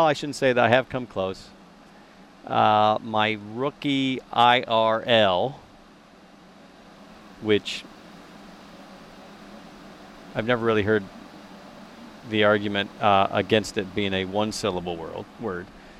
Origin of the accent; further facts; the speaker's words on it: San Francisco, California, United States; There used to be a store growing up in San Francisco called FAO Schwartz.